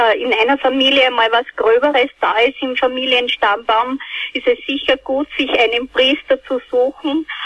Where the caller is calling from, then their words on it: Geinberg, Upper Austria, Austria; ich komme aus Geinberg in Oberösterreich.